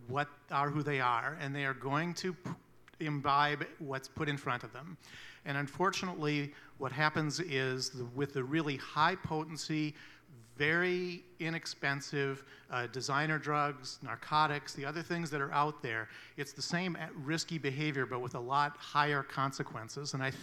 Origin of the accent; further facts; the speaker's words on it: Marshall, Minnesota, United States; I grew up in Marshall, Minnesota